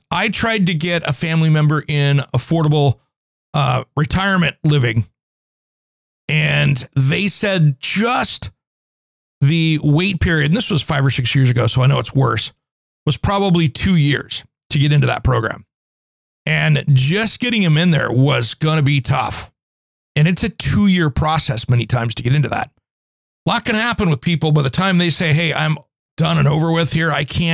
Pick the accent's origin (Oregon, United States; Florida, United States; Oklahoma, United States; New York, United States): Oregon, United States; Portland; we've got an interesting housing situation going on here in Portland, my hometown.